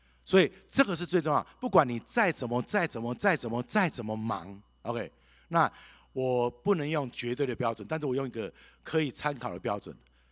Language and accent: Chinese; China; 我们中国人讲有关系就没关系，没关系就